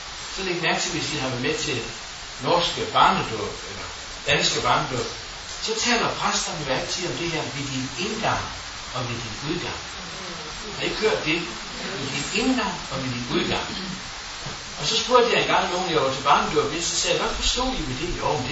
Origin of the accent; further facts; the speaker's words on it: Aalborg, North Denmark Region, Denmark; den by, jeg kommer fra Aalborg